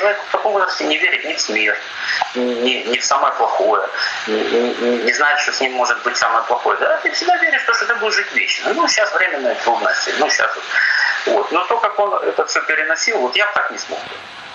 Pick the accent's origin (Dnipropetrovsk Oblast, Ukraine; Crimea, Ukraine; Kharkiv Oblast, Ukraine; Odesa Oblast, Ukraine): Kharkiv Oblast, Ukraine; Kharkiv; Поэтому я харьковчанин мозгу прости.